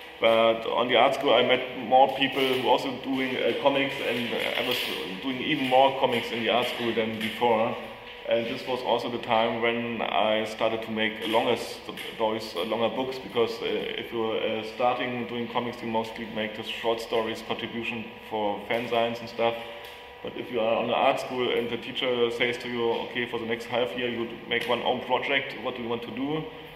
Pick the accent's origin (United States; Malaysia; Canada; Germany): Germany; Berlin; English is a second language; I'm from original East Germany, from East Berlin. I was born there exactly in 1976